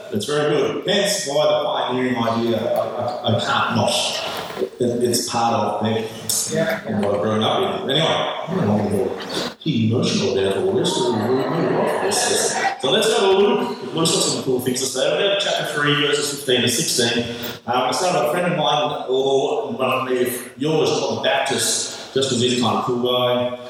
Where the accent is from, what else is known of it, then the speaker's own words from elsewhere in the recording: New South Wales, Australia; also born or lived in Victoria; We're from New South Wales originally, then we in Victoria